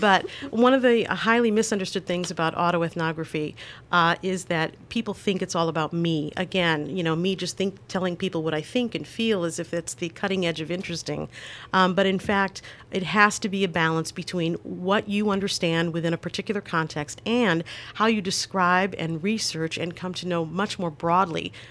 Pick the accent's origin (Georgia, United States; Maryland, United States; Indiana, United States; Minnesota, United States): Indiana, United States; Gary; I come from Gary, Indiana, a steelworking family.